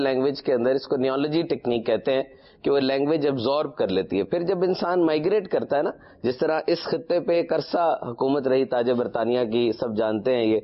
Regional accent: Punjab, Pakistan; now in Karachi, Pakistan; کراچی کا موسم ایسے ہے تو ایسا ہی, ہم دونوں پنجاب سے ہیں, پنجاب کے مقابلے میں تو کوئی سردی نہیں آئی

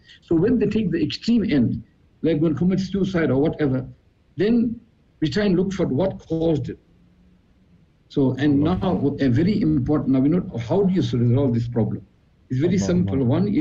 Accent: South Africa; this person introduced me, that I'm from South Africa

